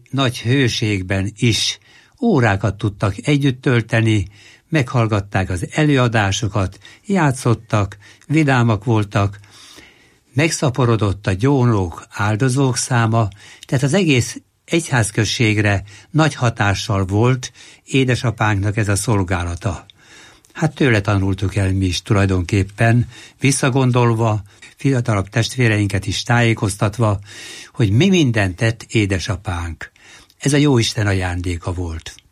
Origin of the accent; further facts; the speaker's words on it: Tápiósüly, Pest, Hungary; a 4 elemit ott végeztem, Tápjósülyben, ez az én falum.